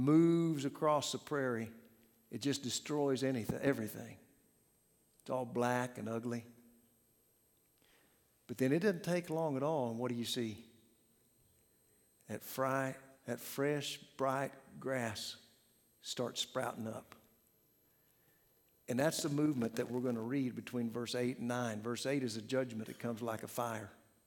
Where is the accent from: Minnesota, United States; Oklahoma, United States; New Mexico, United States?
Oklahoma, United States; Pawhuska; I mentioned to you earlier that I grew up in Pawhuska, which is the county seat of Osage County, which is big grassland